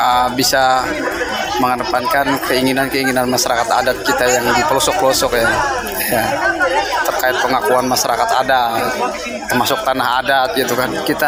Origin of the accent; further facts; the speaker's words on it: South Kalimantan, Indonesia; kami dari Kalimantan Selatan nanti di Kongres